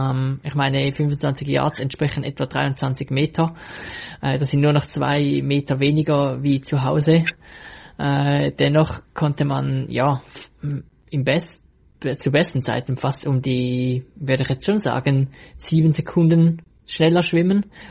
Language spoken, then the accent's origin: German; Switzerland; Als Schweizer ist man sich ja schon eher gewohnt, dass es schnell mal hügelig sein kann und dass es nicht lange gerade Strecken gibt